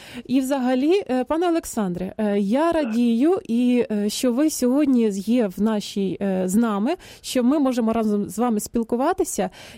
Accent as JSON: {"language": "Ukrainian", "region": "Vinnytsia Oblast", "country": "Ukraine", "lives_now": "Kyiv, Ukraine", "said": "я теж зараз проживаю в Києві, але сама родом з Поділля, з Вінниччини."}